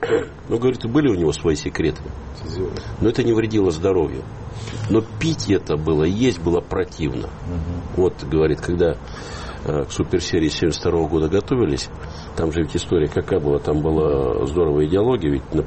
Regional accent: Novosibirsk, Novosibirsk Oblast, Russia; Да, я из Новосибирска в хоккей играл

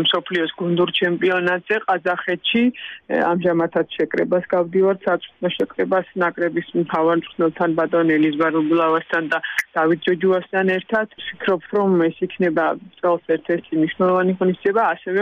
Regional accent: Batumi, Adjara, Georgia; როგორც სპორტმენი, როგორც ბათუმელი და როგორც ესე თქვა ჩართული ჭადრაკო სამყაროში

